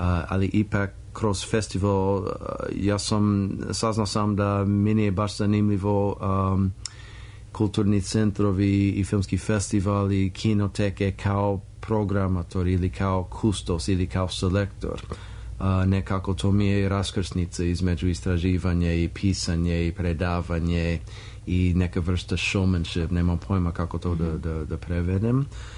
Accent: Los Angeles, California, United States; Serbian is a second language; now in Serbia; ja sam iz Los Angeles i nema mnogo u Los Angeles osim ako imaš milion dolara

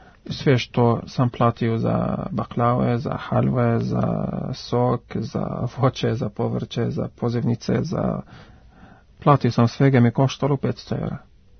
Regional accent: Lebanon; Serbian is a second language

